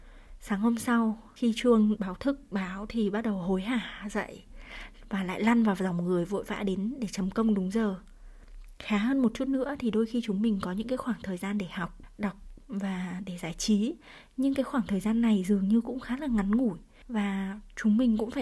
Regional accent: Mộc Châu, Sơn La, Vietnam; now in Hanoi, Vietnam; Và quê mình thì ở Mộc Châu. Mình sống và làm việc, học tập tại Hà Nội được gần 15 năm. Nên mỗi lần mà mình được nghỉ dài thì mình đều tìm cách phi ngay về quê.

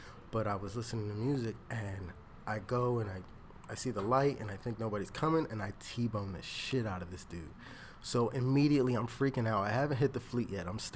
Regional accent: Philadelphia, Pennsylvania, United States; He was in Philly too. I'm from Philly

